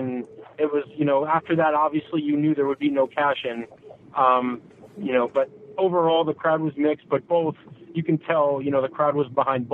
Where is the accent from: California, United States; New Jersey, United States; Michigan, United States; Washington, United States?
New Jersey, United States; Driving. I'm from New Jersey.